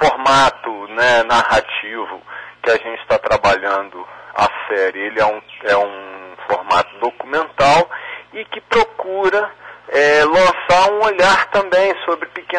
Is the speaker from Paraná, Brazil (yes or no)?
no; Cachoeiro de Itapemirim, Espírito Santo, Brazil; Eu sou de lá. Então, assim, me sinto muito à vontade para falar, porque eu adoro a minha terra, adoro o cachoeiro.